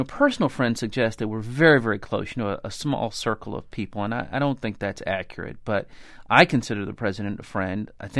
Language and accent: English; Houston, Texas, United States; Houston, Texas.